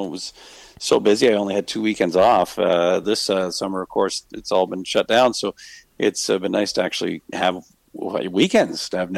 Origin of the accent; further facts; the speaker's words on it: Camrose, Alberta, Canada; also born or lived in Barrie, Ontario; I was born in Barrie, Ontario, but we moved out to Camrose, Alberta when I was a little guy. So my first memories are of Camrose on the farm